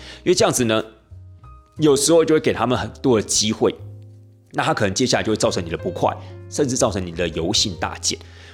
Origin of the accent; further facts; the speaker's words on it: Taiwan; 我们台湾人对撒哈拉这样子的一个印象呢